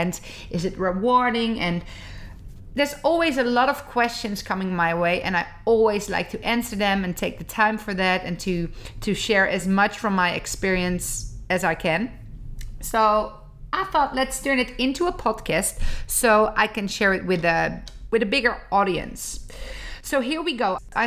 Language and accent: English; Zeist, Utrecht, Netherlands; I'm teaching a lot of classes around Amsterdam and in my hometown Zeist, and, you know, getting really back on it.